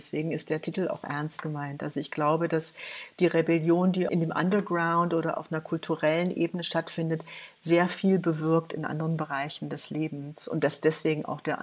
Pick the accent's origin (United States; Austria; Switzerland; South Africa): United States; Checkpoint Charlie durften wir ja als Amerikanerin.